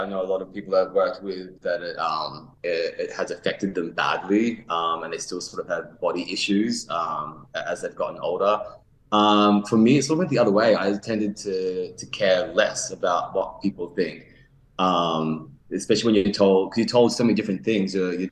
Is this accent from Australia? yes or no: yes; Mackay, Queensland, Australia; Also, originally, I'm from Mackay in North Queensland, so it's hot. It's really, really hot.